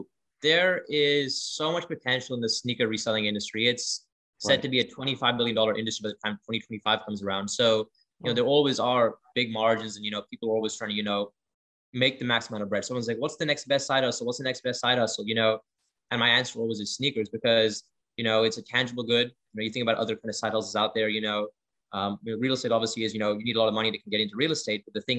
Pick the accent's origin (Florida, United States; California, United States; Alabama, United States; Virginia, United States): Florida, United States; So a bit about myself, I'm from Florida, so I went to school there, went to college there